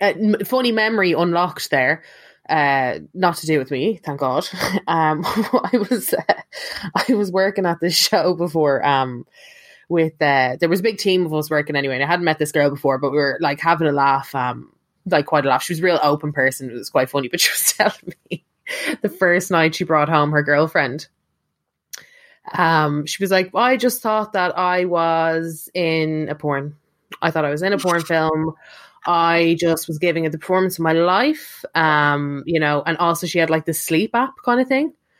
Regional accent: Northern Ireland, United Kingdom; She kept talking away and asking if I was from Northern Ireland. I said, yes.

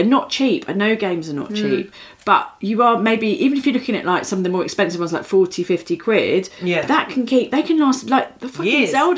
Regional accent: Catford, London, United Kingdom; I grew up in Catford

